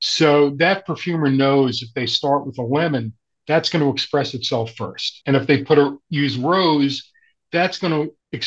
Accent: New York, United States; from New York, and I am the head perfumer at Demeter Fragrance Library

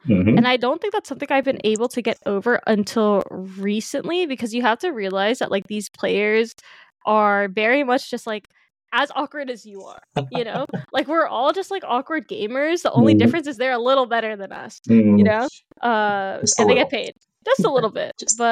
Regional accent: California, United States; But I grew up in the Bay Area. So kind of like it's a very like heavy, like, you know, Asian community.

